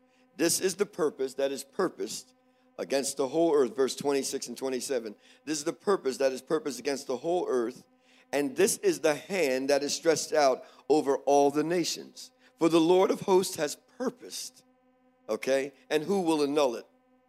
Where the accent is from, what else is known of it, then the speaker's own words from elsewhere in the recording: East Coast, United States; And I'm from the East Coast, so we have rivers that are different. The Delaware River, which is by Philadelphia, runs through Philadelphia, New Jersey.